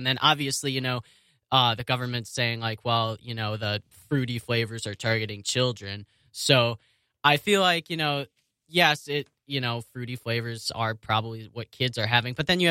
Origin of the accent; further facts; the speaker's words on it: United States; I care about it because, you know, I'm an American